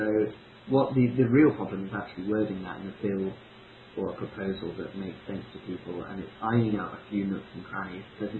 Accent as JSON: {"language": "English", "town": "Rugby", "region": "West Midlands", "country": "United Kingdom", "tie": "born or raised there", "said": "We'll organise it in my hometown of Rugby."}